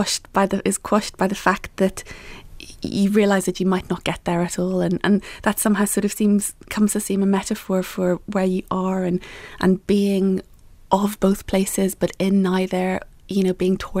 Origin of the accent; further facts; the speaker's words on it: Belfast, Northern Ireland, United Kingdom; accent: Belfast; I was born in Belfast, grew up there, but my mum is from England, and my sisters and I were always how now rather than how now